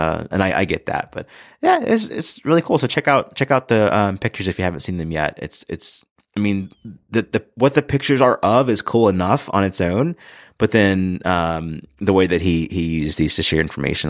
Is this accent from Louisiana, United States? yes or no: no; Mississippi, United States; And there was a cartoonist from my home state, Mississippi, that was in attendance as well